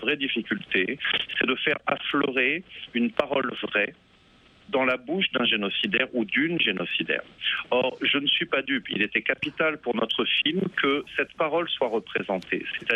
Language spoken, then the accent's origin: French; France; en tant que Français